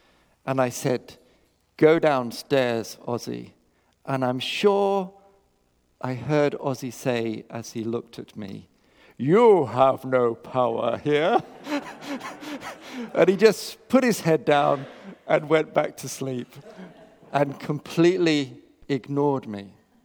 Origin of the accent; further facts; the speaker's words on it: Kenya; born there; And I was born in Kenya, and we had no TV, no laptops, not even a landline.